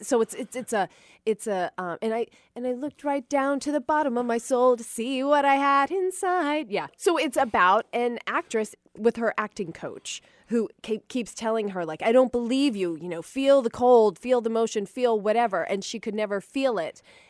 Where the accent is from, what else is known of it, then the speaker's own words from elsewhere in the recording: Dunwoody, Georgia, United States; I grew up in Dunwoody, Georgia.